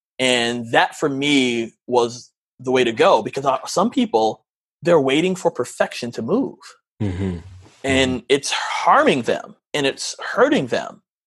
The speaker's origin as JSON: {"language": "English", "region": "Michigan", "country": "United States", "tie": "born or raised there", "said": "We grew up in Michigan, and, my mom's family was all in Baltimore."}